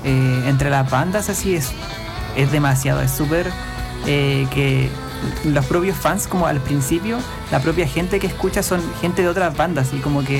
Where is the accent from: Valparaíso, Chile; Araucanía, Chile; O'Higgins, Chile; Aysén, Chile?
Araucanía, Chile; Villarrica; Sí, yo de Villarrica.